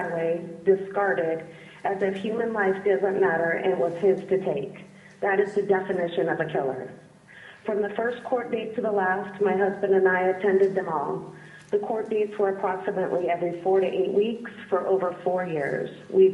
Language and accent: English; Alaska, United States